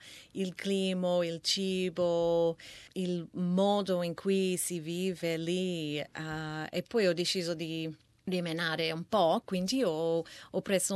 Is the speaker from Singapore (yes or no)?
no; Melbourne, Victoria, Australia; Italian is a second language; also born or lived in Italy; Io ho vissuto in Italia per 17 anni, però sono origine da Melbourne e sono tornata da 5 anni ormai.